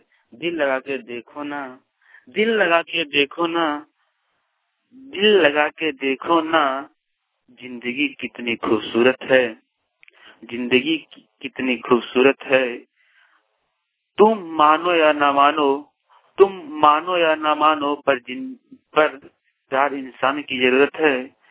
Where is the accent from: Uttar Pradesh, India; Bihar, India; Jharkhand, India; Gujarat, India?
Jharkhand, India; Chirudih; प्रखंड जमुआ का रहने वाला हूँ, ग्राम चिरुडी।